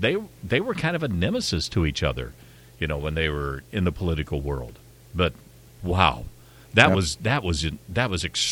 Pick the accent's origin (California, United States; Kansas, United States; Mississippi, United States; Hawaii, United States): Kansas, United States; Abilene; I grew up near Abilene